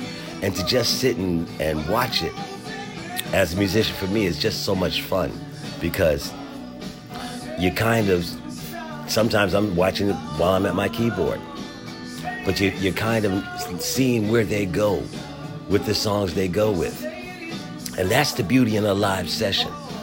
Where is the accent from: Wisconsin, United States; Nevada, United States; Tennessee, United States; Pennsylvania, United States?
Pennsylvania, United States; Philadelphia; Now, I grew up in Philadelphia. There's great venues in that city, too.